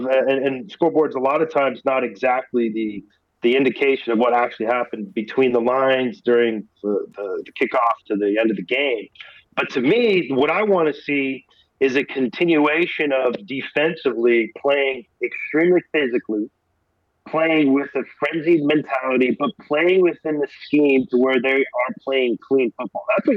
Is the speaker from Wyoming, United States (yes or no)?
yes; Wyoming, United States; growing up in Wyoming, Laramie was in my same sports conference in high school.